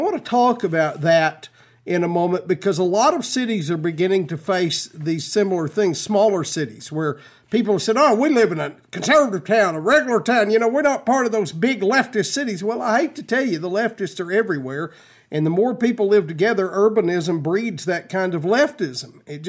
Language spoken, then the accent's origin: English; Texas, United States; Well, if you grew up where I grew up on the Llano Estacado, which was named by Spanish explorer Francisco Vazquez de Coronado, and you have Coronado High School, Coronado Shopping Center, and Coronado this and that, you know a lot about Coronado.